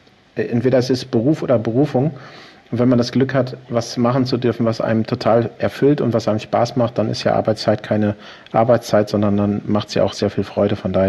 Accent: Haltern am See, North Rhine-Westphalia, Germany; Das ist meine Heimatstadt und ich glaube, zu Hause kann man sich an vielen Orten der Welt fühlen, aber die Heimat hat man doch nur einmal.

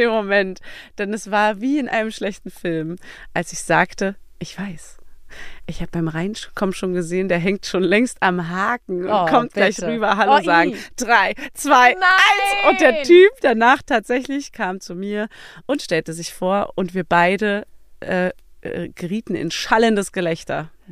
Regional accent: Berlin, Germany; Als Berliner tut man das.

